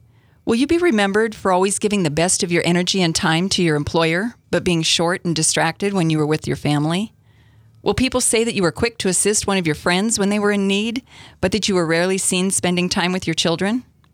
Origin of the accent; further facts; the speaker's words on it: North Dakota, United States; without having to drive 30 to 45 miles like we did where I grew up in North Dakota.